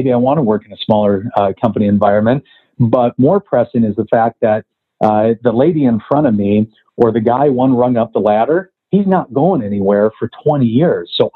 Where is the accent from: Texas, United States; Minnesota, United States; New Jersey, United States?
Minnesota, United States; Albert Lea; now in Minneapolis, United States; do I have to live in Albert Lea? I like my hometown. I've still got friends that live there. I don't want to live there again. My life and lifestyle is built around the Minneapolis area.